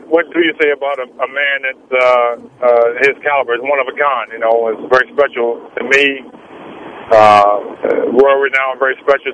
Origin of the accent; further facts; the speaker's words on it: Harrisonburg, Virginia, United States; Growing up in Harrisonburg with my parents, my sisters, and my coaches and family and friends, but I was able to be a normal high school student.